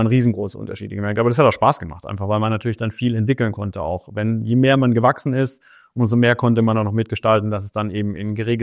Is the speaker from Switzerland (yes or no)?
no; Baden-Württemberg, Germany; Also ich bin auf der Schwäbischen Alb aufgewachsen, bin da auch zur Schule gegangen, hab da mein Abitur gemacht